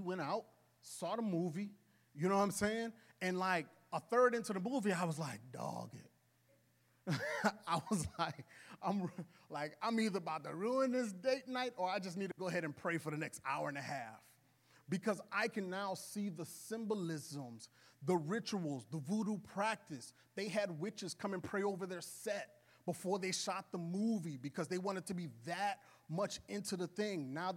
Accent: New Orleans, Louisiana, United States; And again, I'm from New Orleans, right? So in New Orleans, you kind of get a little more attuned to spiritual things.

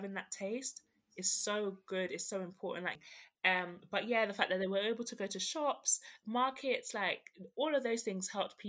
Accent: London, United Kingdom; that's one thing that I loved about growing up in South London.

